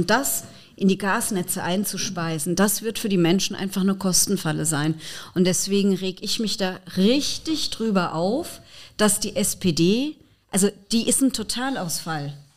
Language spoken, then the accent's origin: German; Mainz, Rhineland-Palatinate, Germany; born or raised there